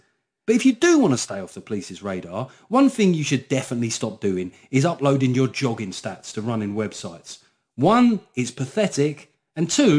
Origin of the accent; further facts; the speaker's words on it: United Kingdom; Look, we're British. We invented the 2 metre no contact rule.